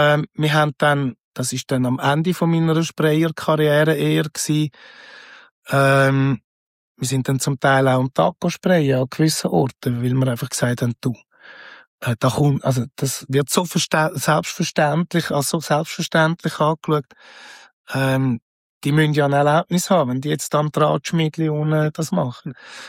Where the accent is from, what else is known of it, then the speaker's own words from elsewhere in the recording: Zurich, Switzerland; Und sonst ich mich immer als Schweizer gefühlt und bin auch immer so behandelt worden.